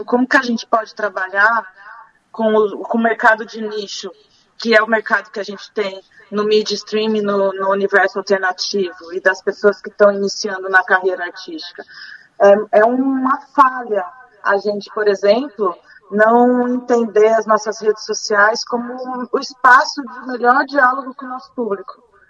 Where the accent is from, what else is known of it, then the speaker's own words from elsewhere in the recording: São Paulo, Brazil; born there; Me perdoe aí meu estado natal, São Paulo